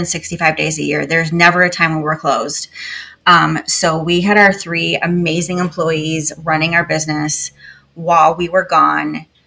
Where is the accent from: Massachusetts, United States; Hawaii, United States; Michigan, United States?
Michigan, United States; Grand Haven; I love growing up in Grand Haven, Michigan, on Lake Michigan.